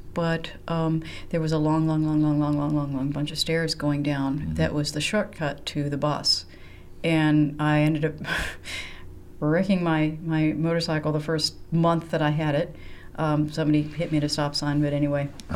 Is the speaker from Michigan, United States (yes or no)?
yes; Ann Arbor, Michigan, United States; I still think of Ann Arbor as my hometown.